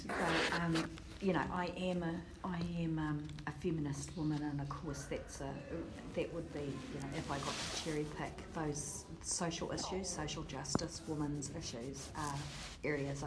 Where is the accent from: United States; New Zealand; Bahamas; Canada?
New Zealand; Northland; I grew up in the Bay of Islands in Northland and went to a little school called Okaihau College, or primary and college.